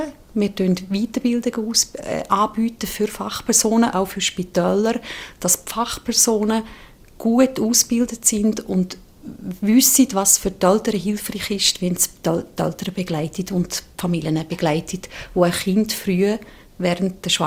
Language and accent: German; Brülisau, Appenzell Innerrhoden, Switzerland; ich bin von Appenzell Innerrhoden, genau von Brülisau, so im Alpstein, hohe Kasten, Sentisgebiet. Das ist wirklich meine Heimat.